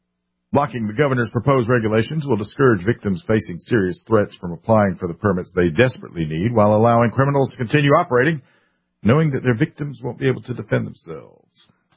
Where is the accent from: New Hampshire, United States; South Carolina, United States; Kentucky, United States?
South Carolina, United States; also born or lived in military service; New Jersey reminds me of my home state of South Carolina. South Carolina, a lot of people that don't know anything about South Carolina think that we are deep red. And as a lifelong South Carolinian, except for the time I was in the military